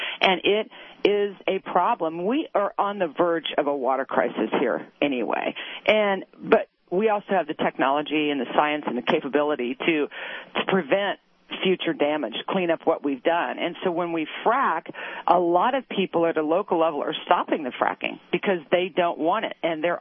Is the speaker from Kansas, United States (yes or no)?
yes; Kansas, United States; Born and raised in Kansas.